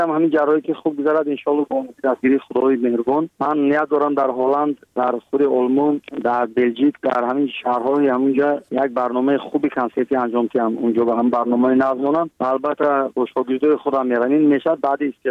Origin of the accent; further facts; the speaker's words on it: Tajikistan; برای وطنم، برای تاجیکستان عزیزم